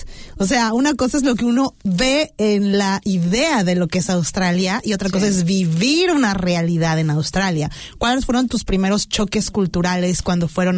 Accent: State of Mexico, Mexico; yo también soy del Estado de México.

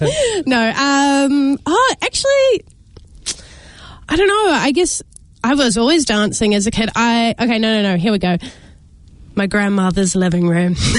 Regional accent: Christchurch, Canterbury, New Zealand; I'm from Ototahi, by the way, in Christchurch

